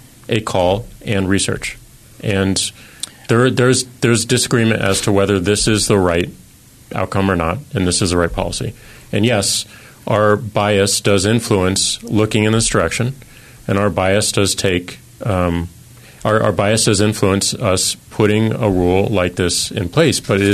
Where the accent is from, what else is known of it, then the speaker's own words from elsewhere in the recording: St. Louis, Missouri, United States; I'm from middle America. I'm from St. Louis, Missouri